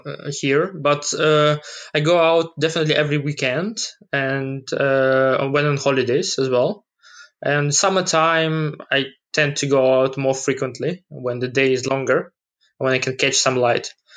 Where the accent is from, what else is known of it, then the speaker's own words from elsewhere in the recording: Ukraine; also born or lived in Russia; now in United Kingdom; it coincided with the time when I moved to UK. So originally I'm from Ukraine. I lived in Russia for some time before coming to UK as well.